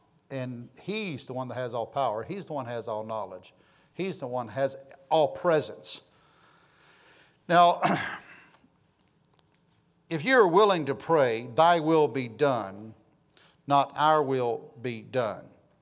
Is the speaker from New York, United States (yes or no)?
no; Texas, United States; You know, we're from Texas, right?